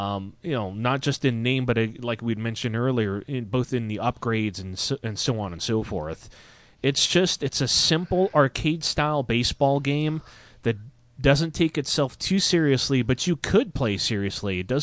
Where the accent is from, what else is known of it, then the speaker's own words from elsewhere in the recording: Canada; I'm born Canadian, so I'm a hockey guy.